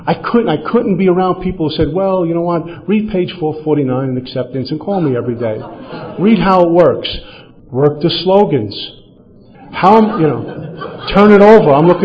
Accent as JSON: {"language": "English", "town": "Brooklyn", "region": "New York", "country": "United States", "tie": "born or raised there"}